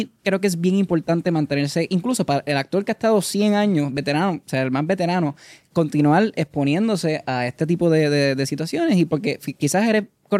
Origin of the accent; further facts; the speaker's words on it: Puerto Rico; nosotros como puertorriqueños nos apoyamos